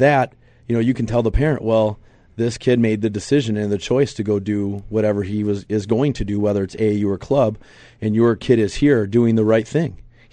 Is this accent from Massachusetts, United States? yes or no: no; Detroit, Michigan, United States; Well, I'm from Detroit, okay, born and raised